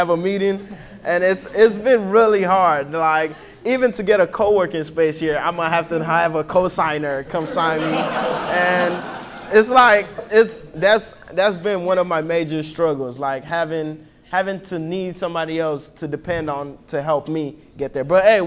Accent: Nigeria; We're both immigrants. I came from Nigeria. It's a country in Africa. And I have the immigrant drive in me, too.

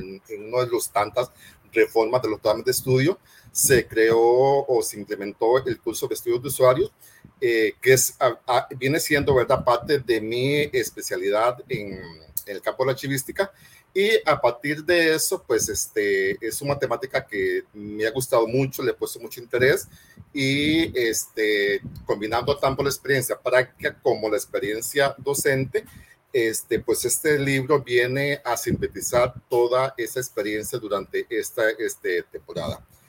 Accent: Costa Rica; soy de Costa Rica, estoy jubilado por la Universidad de Costa Rica desde el 2019. Ahora resido en Guanacaste, que es una provincia, la provincia número 5 de Costa Rica, que está al norte, frontera con Nicaragua

